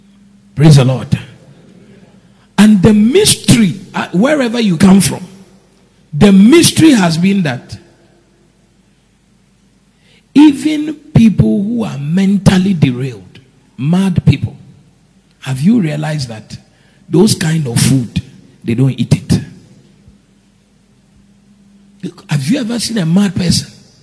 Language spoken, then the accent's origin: English; Cape Coast, Central Region, Ghana; When I was very young, growing up in Cape Coast, by maybe 8, I used to walk to school on my own.